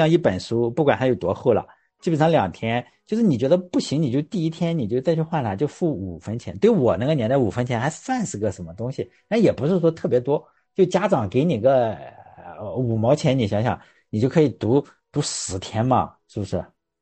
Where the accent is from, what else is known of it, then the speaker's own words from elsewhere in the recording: Shandong, China; 我们山东这边吃馒头